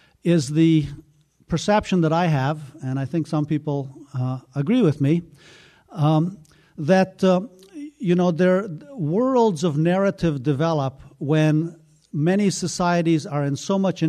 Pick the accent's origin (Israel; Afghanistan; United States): Afghanistan; probably because I grew up in Afghanistan and my first introduction to world history was in the schools there, looking out from that point of view.